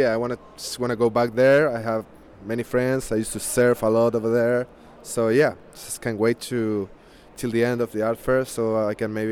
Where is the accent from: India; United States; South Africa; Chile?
Chile; English is a second language; also born or lived in New Zealand; I'm from Chile. This is my third time here in New Zealand. Second year in the art fair. I used to live here 10 years ago